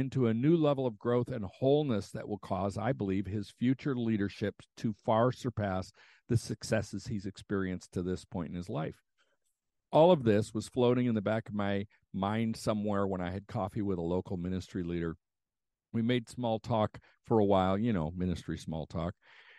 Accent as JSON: {"language": "English", "country": "United States", "said": "As an American, I've been taught to love self-sufficiency, and I'm not alone in this reality."}